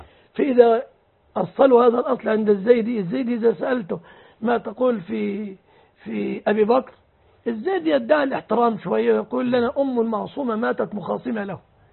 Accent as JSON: {"language": "Arabic", "country": "Egypt", "said": "أنا رجل مصري لا أعرف خلافاتكم اليمنية، هذه ما هي خلافات اليمنية، أنا مصري وعندنا مذهب شافعي."}